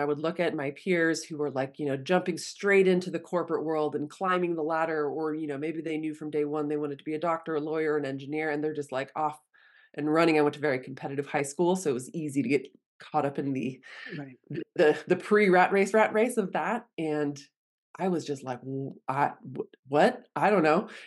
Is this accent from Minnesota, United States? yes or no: no; California, United States; growing up in California, I always felt not necessarily like an outsider, but I felt very European.